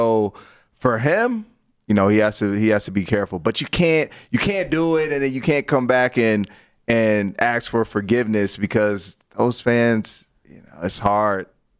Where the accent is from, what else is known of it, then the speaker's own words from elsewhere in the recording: Washington, District of Columbia, United States; We were playing Washington. You know, that's my hometown.